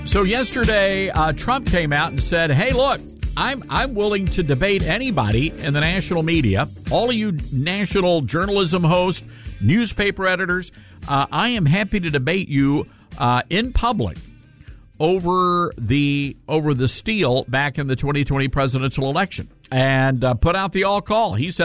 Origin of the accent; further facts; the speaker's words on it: Germantown, Tennessee, United States; Let's go to Murph, our good friend Murph, Germantown, Tennessee, my hometown, KWAM.